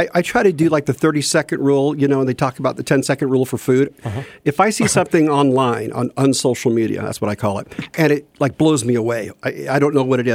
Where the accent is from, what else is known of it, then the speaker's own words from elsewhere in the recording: Fairbanks, Alaska, United States; born there; I was born in Fairbanks, and all through high school, my favorite subject was government.